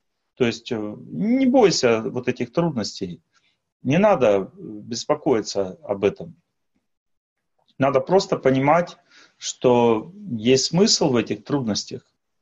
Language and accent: Russian; Russia; я из России